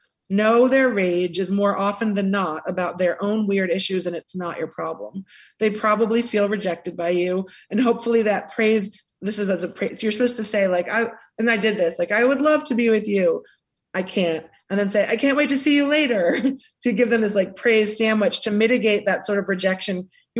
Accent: Washington, District of Columbia, United States; Like I'm from Washington, D.C., from a sort of affluent part of the city where lots of unspoken boundaries are a part of our lexicon.

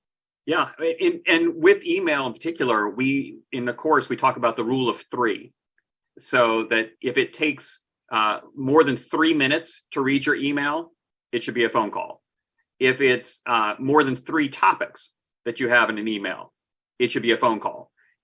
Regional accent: the South, United States; I came from the South where we had lots of pig farmer entrepreneurs

